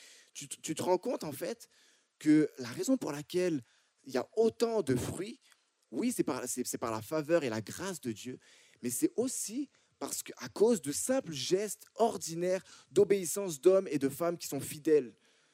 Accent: France; moved away as an adult; now in Canada; comme vous entendez à mon accent, là, moi, je viens de France, puis j'ai pas grandi, oui, Séverine représente, j'ai pas grandi ici au Québec. Je suis arrivé ici il y a une dizaine d'années

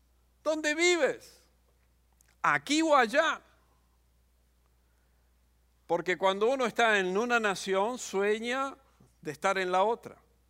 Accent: Argentina; bastantes años atrás, yo vengo de Argentina

